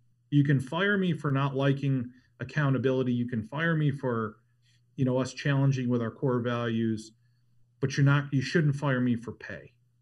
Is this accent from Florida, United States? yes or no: no; Ohio, United States; And by the way, guys, we're in Southern California. I grew up in Ohio.